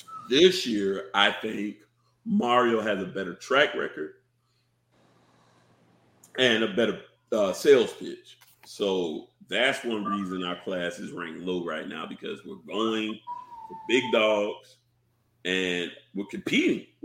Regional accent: Savannah, Georgia, United States; I'm from Savannah. Man, Bulldogs run rampant here. You know, and we 4 hours away from Athens, right?

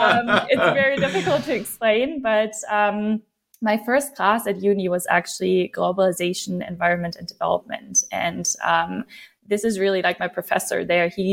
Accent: Aachen, North Rhine-Westphalia, Germany; it's just like half an hour from where I grew up in Aachen, Germany.

